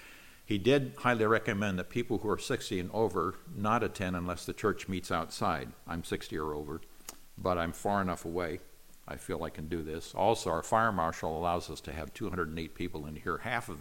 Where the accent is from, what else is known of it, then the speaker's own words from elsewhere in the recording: United States; born there; Now, I am an American. I was born an American. I'm very grateful for the rights and the liberties that we have in our country.